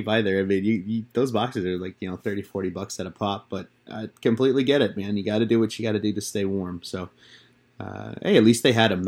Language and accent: English; Chicago, Illinois, United States; As a kid growing up in Chicago